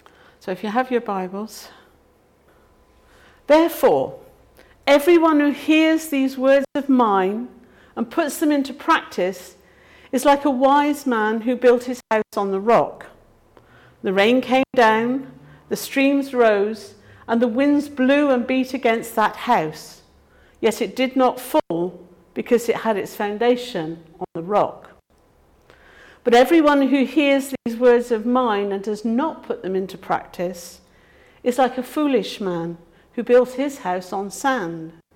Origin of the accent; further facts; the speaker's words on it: South West England, United Kingdom; I grew up in Cornwall in the United Kingdom, which if you look at a map of the United Kingdom is a little tiny bit right at the end that pokes into the sea.